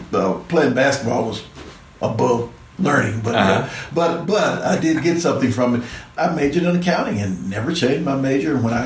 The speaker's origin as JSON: {"language": "English", "town": "Memphis", "region": "Tennessee", "country": "United States", "tie": "born or raised there", "said": "Memphis, Tennessee. Oh, yeah. Born and raised in Memphis. Went to school in Jackson, Tennessee, but Memphis, Tennessee."}